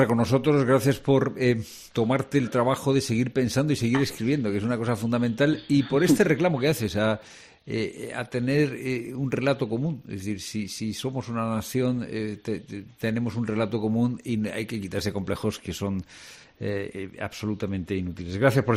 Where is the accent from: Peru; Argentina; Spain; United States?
Spain; Córdoba, Andalusia; also born or lived in Madrid; yo he vivido casi buena parte de mi vida en Córdoba, o sea que soy un chico de provincias.